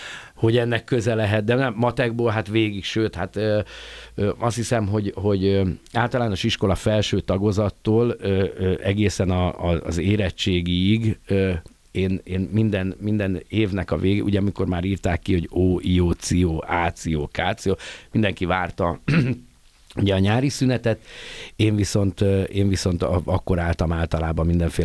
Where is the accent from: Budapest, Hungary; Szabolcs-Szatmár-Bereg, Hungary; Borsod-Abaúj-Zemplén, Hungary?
Budapest, Hungary; Én a Terézvárosban nőttem fel, a Király utcában, Király utca Akászfa sarkán.